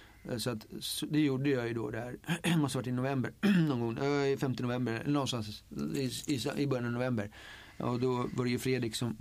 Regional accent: Huddinge, Stockholm County, Sweden; now in Botkyrka, Sweden; Jag är uppvuxen i Huddinge och bor i Botkyrka. Så jag har rört mig över de här kommunerna, kan man säga. Jag känner till Södertörn väldigt bra. Hela mitt liv då har jag huserat på Södertörn.

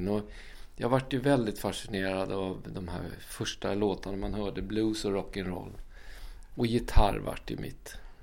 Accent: Skuru, Stockholm County, Sweden; Ja, så där flyttade jag runt från Skure då där jag är född. Ut över Skurebron till andra sidan. Byggde radhus där. Och sen så flyttade tillbaka till Skure faktiskt och byggde hus på granntomten

